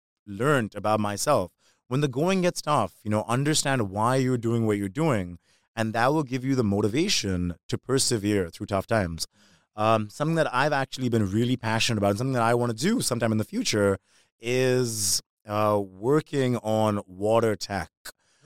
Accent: Dubai, United Arab Emirates; I grew up in Gisas in Dubai, which is a very, like, down-to-earth neighborhood in Dubai, really. Salt-of-the-earth neighborhood in Dubai.

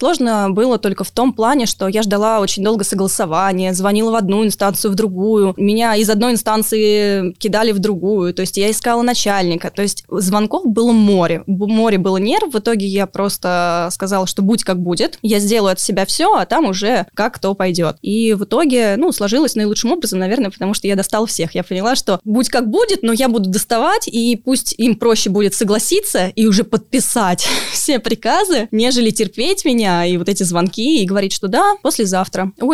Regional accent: Tambov, Tambov Oblast, Russia; moved away as an adult; now in Moscow, Russia; Ну, начну с того, что в Тамбове я родилась. Mm-hmm. Это мой родной город, моя уютная маленькая провинция, из которой я поняла, что нужно двигаться дальше, и уехала заниматься журналистикой в Москву.

